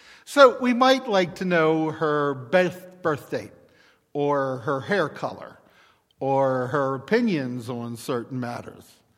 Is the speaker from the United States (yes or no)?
yes; Baltimore, Maryland, United States; When I was growing up in Baltimore, it was a very Roman Catholic town.